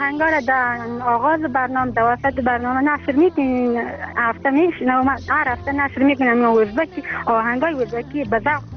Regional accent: Afghanistan; چون در همه ما افغان هستیم

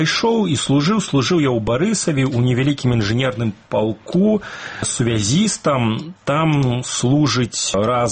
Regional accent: Lida, Grodno Region, Belarus; мой родны горад Ліда, дзе я нарадзіўся і вырас пасля студэнцкія гады ў горадзе Берасці

